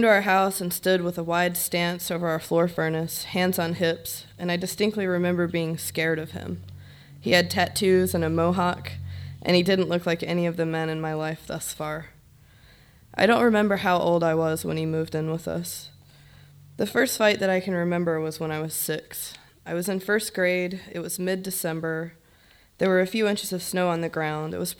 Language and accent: English; Waynesboro, United States; Growing up in a dysfunctional alcoholic household in Waynesboro is akin to being in a war zone, I suppose.